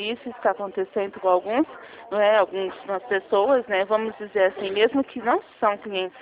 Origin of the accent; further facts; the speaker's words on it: Ribeirão Preto, São Paulo, Brazil; nós somos aqui de Ribeirão Preto